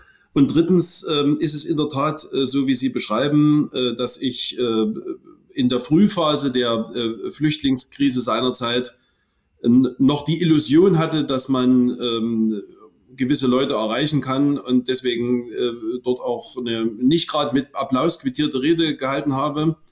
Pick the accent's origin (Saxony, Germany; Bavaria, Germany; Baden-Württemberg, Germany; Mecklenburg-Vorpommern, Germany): Saxony, Germany; Hohenstein-Ernstthal; In meiner Heimatstadt Hohenstein-Ernstthal